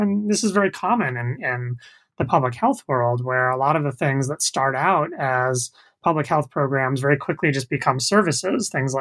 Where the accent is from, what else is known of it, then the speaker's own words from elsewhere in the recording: California, United States; So I remember I grew up in the Bay Area, and at once a year there would be an Itzit day.